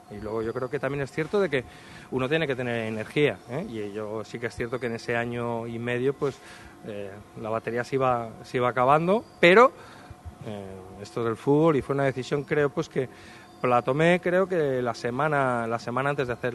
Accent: Málaga, Andalusia, Spain; Soy un malagueño más

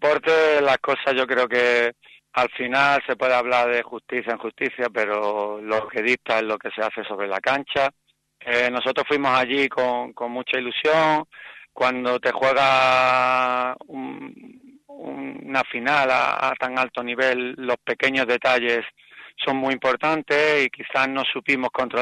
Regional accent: Málaga, Andalusia, Spain; Primero porque soy malagueño

